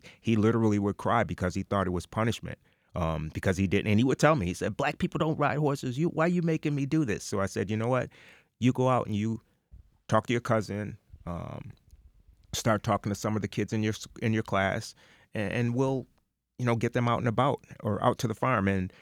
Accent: Batavia, United States; growing up in Batavia. So there wasn't a lot of blacks in Batavia

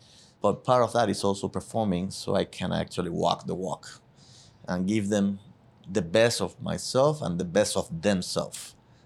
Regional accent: Cojimar, Havana, Cuba; English is a second language; now in United States; I'm from Cojima, this town of the east side of Havana, where Hemingway used to be fishing. The Old Man of the Sea actually is based on my hometown of Cojima.

